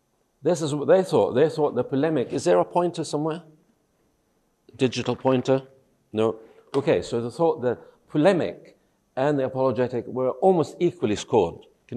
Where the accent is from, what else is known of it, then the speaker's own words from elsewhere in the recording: Israel; moved away as an adult; now in England; I am a Christian from Israel originally, from an Arabic-speaking community. My parents were ministers, and I moved to England when I was 18